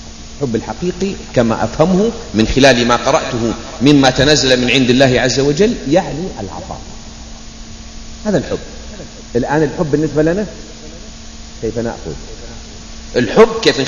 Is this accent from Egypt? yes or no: no; Hejaz, Saudi Arabia; عندنا في الحجاز لغة دارجة